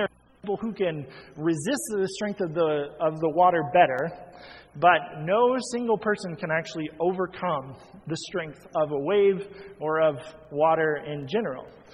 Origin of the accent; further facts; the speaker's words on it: Virginia, United States; I grew up in Virginia, so that's on the East Coast, and so you could drive to the beach